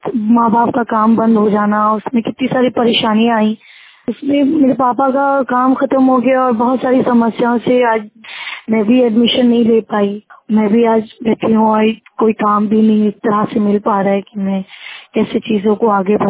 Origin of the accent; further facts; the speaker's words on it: Lucknow, Uttar Pradesh, India; لکھنؤ سے ہوں۔